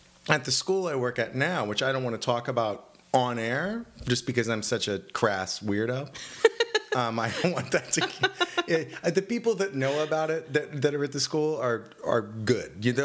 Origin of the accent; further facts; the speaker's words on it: Stockton, California, United States; Stockton.